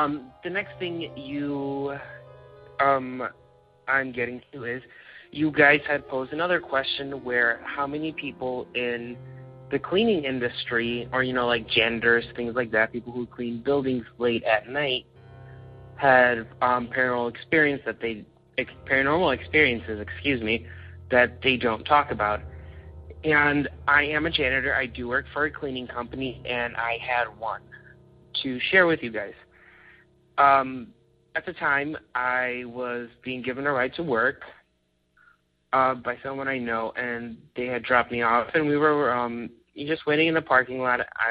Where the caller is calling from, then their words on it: Illinois, United States; I am calling from Illinois.